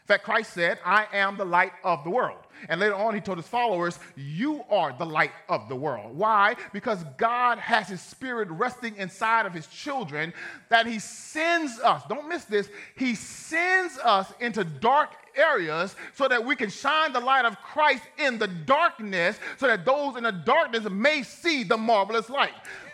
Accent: Ville Platte, Louisiana, United States; I came from Ville Platte, Louisiana. We French like that.

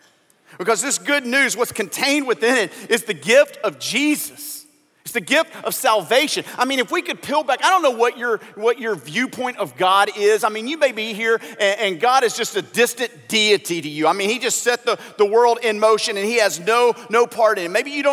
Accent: Louisiana, United States; Now, I've told you before that I grew up in Louisiana, went to school in Arkansas, and my family's from Mississippi, okay?

